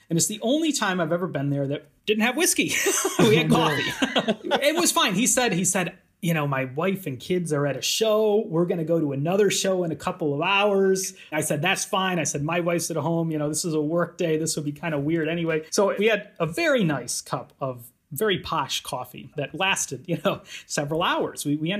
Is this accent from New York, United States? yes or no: no; Chicago, Illinois, United States; now in Edinburgh, United Kingdom; So, you know, I'm American, I grew up around Chicago, but I've been for about the past decade here at the University of Edinburgh in Scotland, where I'm a professor and I teach here.